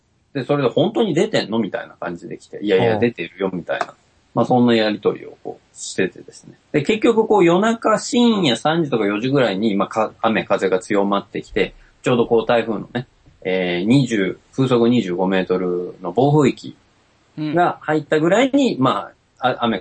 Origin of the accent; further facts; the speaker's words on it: Mie, Japan; うちの実家はですね、まあ三重県で結構川が流れてるんですけど